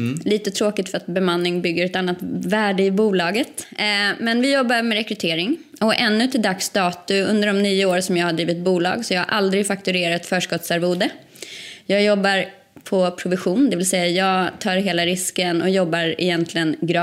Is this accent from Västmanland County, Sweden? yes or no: no; Kerstinbo, Uppsala County, Sweden; Jag är uppvuxen i en liten skruttig landsort, 15 mil norr om Stockholm. Där varannan invånare var en älg, och det är myggtätast i hela Sverige. Det är otroligt billiga hus där. Ingen vill köpa hus där. Det är så mycket mygg. Det heter Kerstinbo.